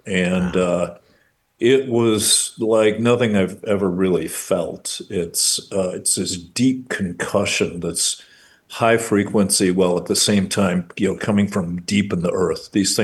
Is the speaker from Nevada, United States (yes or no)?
no; Chicago, Illinois, United States; I use the example as a Chicagoan that friends of mine asked me, you know, what was it like?